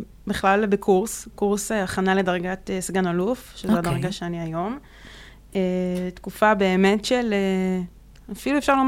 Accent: Ashdod, Southern District, Israel; now in Tel Aviv, Israel; אני אשדודית okay. במקור, אז ככה שהזקות זה נושא אצלנו שהוא יחסית רגיש

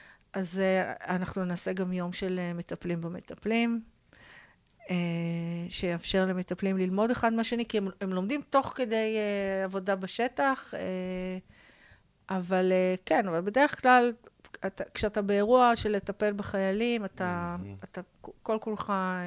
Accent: Tel Aviv, Tel Aviv District, Israel; אני תל אביבית, במילא לא צריך אוטו

